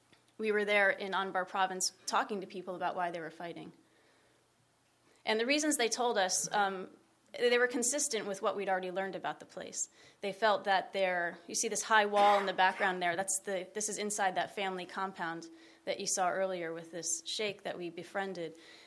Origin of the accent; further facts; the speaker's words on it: United States; I'm an American.